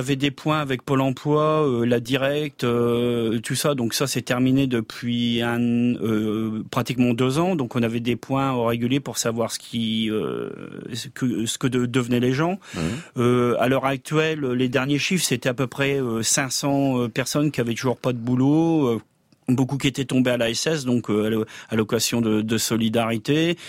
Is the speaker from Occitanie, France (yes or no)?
no; Hirson, Hauts-de-France, France; born or raised there; moved away as an adult; now in Oise, France